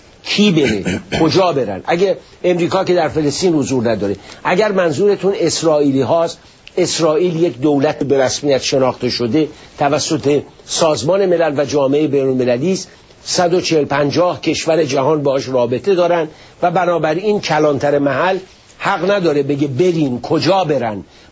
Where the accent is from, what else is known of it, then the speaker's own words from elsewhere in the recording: Iran; بنده به عنوان یک ایرانی واقعا احساس شرم میکنم